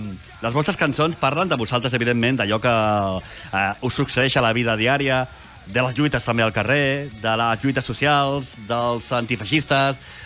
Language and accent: Catalan; Terrassa, Catalonia, Spain; now in Rubí, Spain; Jo també soc de Terrassa.